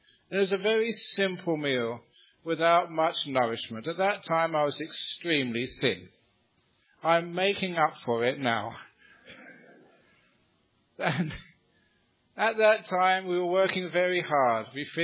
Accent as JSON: {"language": "English", "region": "England", "country": "United Kingdom", "tie": "born there", "said": "I'm an English-born monk."}